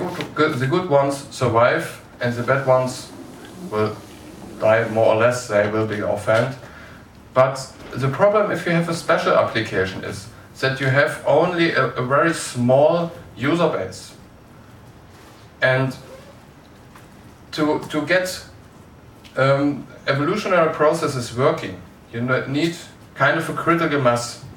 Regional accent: Germany; I'm from Germany, and so in Germany Linux

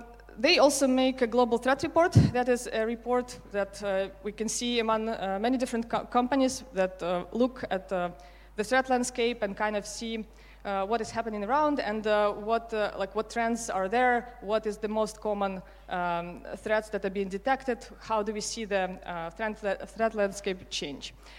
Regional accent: Ukraine; now in Netherlands; I'm from Ukraine, but I moved to Netherlands about 14 years ago right now, so I have two homes

